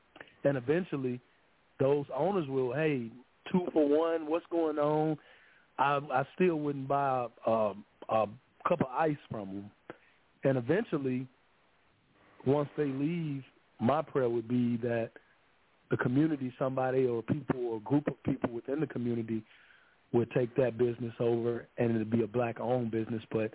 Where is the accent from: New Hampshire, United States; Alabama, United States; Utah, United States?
Alabama, United States; Birmingham